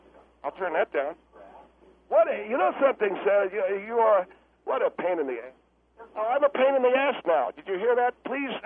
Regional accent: Egypt; I'm not from Iraq, sir. I'm from Egypt.

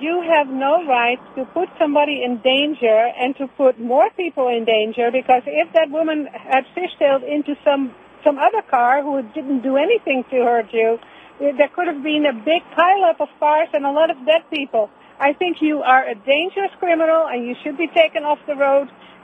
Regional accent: Oregon, United States; Now, I'm from Oregon, and we could only drive 65.

